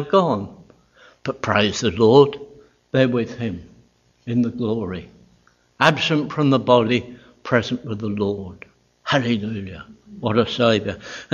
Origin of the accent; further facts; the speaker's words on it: Pakistan; born there; And there was a war in Afghanistan, and where I was born was near the Khyber Pass, where my father was in the British Army.